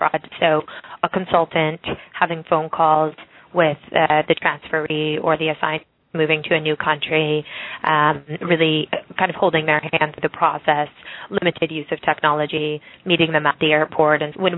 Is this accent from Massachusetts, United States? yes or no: yes; Massachusetts, United States; moved away as an adult; also born or lived in Hong Kong; I grew up in the U.S. So I grew up on the East Coast in Massachusetts, and then I went to Yale University undergraduate. And pretty much right after that, I moved to Hong Kong